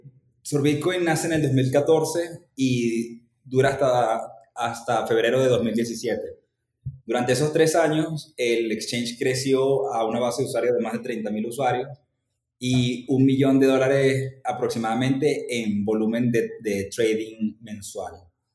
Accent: Valera, Trujillo, Venezuela; Yo soy de Venezuela, crecí en el estado Trujillo, en Valera, y gracias a Dios estuve expuesto bastante a la tecnología allí, puesto que mi madre tenía un cyber café.

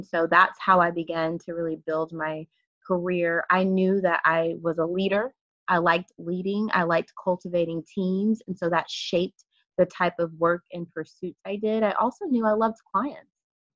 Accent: Cedar Hill, Texas, United States; now in New York, United States; I grew up in Dallas, Texas, outside of it in a place called Cedar Hill.

